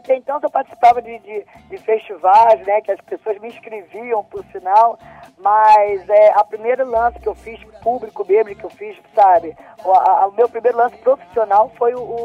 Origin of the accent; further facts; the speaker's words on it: Brazil; Todo brasileiro tem, graças a Deus, eu sou brasileira.